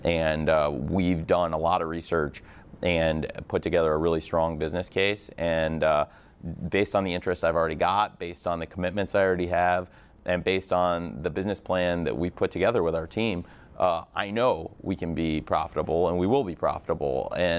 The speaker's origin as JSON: {"language": "English", "region": "Illinois", "country": "United States", "said": "And I'm from Illinois. Grew up around Chicago sports"}